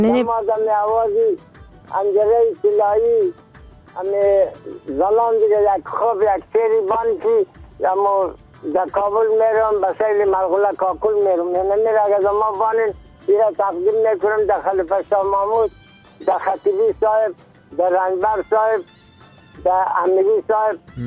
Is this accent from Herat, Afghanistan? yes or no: no; Dasht-e Safid, Bamyan, Afghanistan; born or raised there